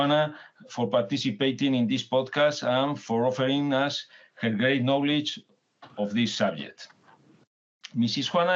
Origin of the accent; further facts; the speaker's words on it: Spain; English is a second language; from Spain.